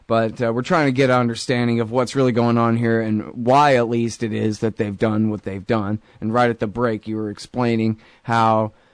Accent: Texas, United States; Sorry, I know it doesn't count to you, but I'm a Texan.

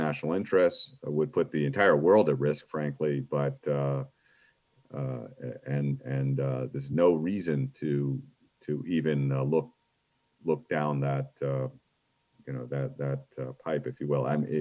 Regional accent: United States; Now, me as an American, I say, well, that's for them

